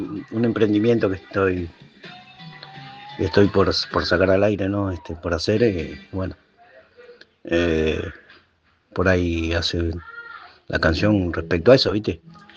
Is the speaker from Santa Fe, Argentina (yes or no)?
no; Zárate, Buenos Aires Province, Argentina; pues yo soy de Zárate, de Lima soy.